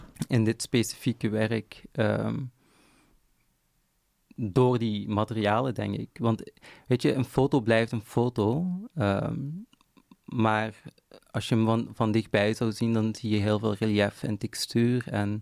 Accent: Genk, Limburg, Belgium; ik ben in Genk geboren en getogen, dus ik ben op wandelafstand woon ik van zo'n landschap.

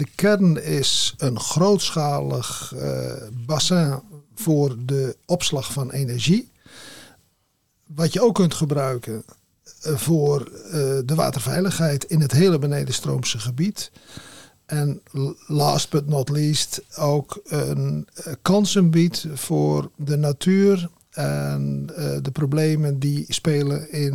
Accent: Zeeland, Netherlands; born there; ik ben een Zeeuw van geboorte en ik heb een waterbouwkundige achtergrond.

